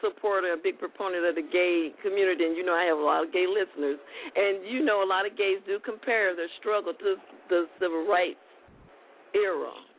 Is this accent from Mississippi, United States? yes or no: yes; Jasmine, Mississippi, United States; I grew up in Jasmine, Mississippi. I love my rednecks and I love my roughnecks.